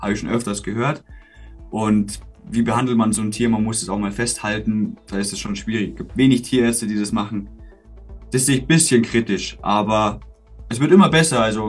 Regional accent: Bavaria, Germany; Ich komme ursprünglich aus Bayern, da ist es verboten.

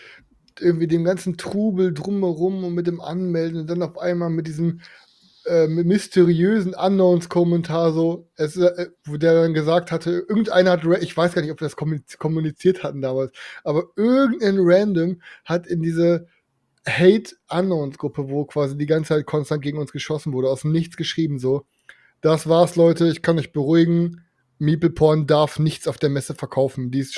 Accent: Gelsenkirchen, North Rhine-Westphalia, Germany; born there; Digga, ich bin sogar richtig ehrenvoll in Gelsenkirchen geboren worden. In der schönsten Stadt aus dem Pott.

